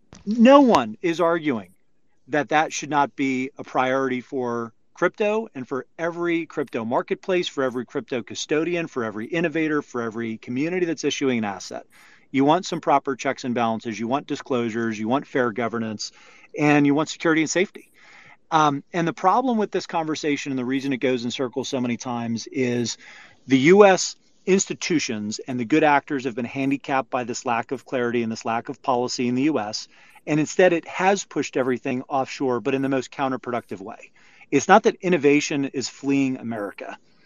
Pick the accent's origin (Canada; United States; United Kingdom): United States; Obviously, I'm an American